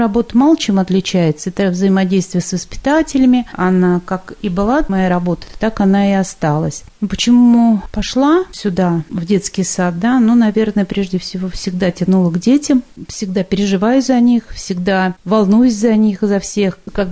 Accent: Rybaki, Moscow Oblast, Russia; born there; Я родилась в Раменском районе, в деревне Рыбаки. Заканчивала Малаховскую 8-летнюю школу.

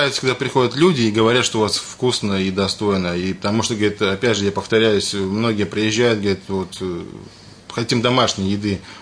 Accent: Belarus; moved away; Сам я из Белоруссии. Наш шеф-повар – это моя мама. Она тоже из Белоруссии. Естественно, мы там родились, жили. В свое время сюда приехали.

